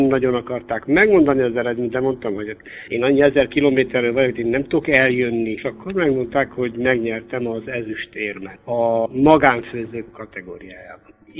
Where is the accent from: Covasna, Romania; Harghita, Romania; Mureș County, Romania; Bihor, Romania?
Mureș County, Romania; Târgu Mureș; now in Israel; eredetileg Marosvásárhelyről vagyok. 1987-ben kivándoroltunk az egész családdal Izraelbe.